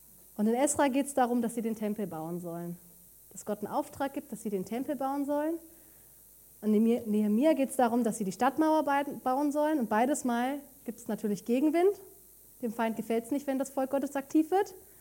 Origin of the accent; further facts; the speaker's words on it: Hanover, Lower Saxony, Germany; now in Darmstadt, Germany; bin ja aus Darmstadt, aus der Gemeinde, komme eigentlich aus Hannover und bin seit mittlerweile über 4 Jahren in Darmstadt, bin zum Studium nach Darmstadt gekommen.